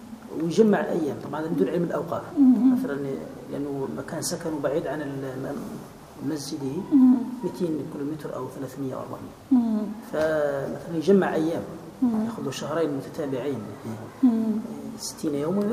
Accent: Algeria; مثلا عندنا في الجزائر يسمح للإمام اختيار يوم

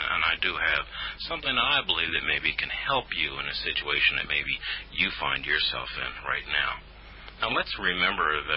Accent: New Jersey, United States; I grew up in rural New Jersey, and growing up in New Jersey, we lived a relatively sheltered life in those days.

